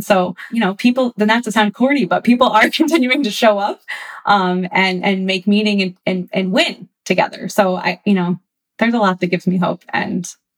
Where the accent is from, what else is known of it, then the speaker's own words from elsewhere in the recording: Buffalo, New York, United States; I'm from Buffalo, New York, which means I'm a lifelong Bills fan.